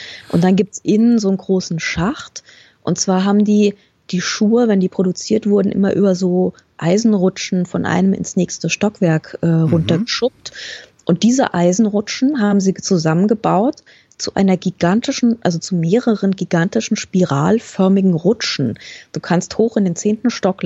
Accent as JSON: {"language": "German", "country": "Germany", "accent": "German", "said": "Ich habe so konsequent meinen deutschen Akzent raushängen lassen."}